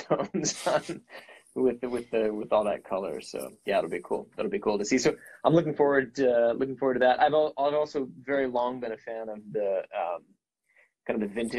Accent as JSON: {"language": "English", "region": "Midwest", "country": "United States", "lives_now": "Marin County, United States", "said": "I live here in the San Francisco Bay Area, in Marin County. So I've been living out here for about 10 years. I'm from the Midwest originally."}